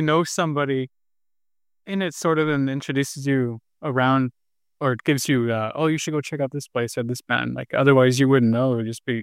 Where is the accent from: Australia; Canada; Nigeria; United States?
Canada; Altona, Manitoba; So I grew up in Altona. That's just like an hour-ish south of the city.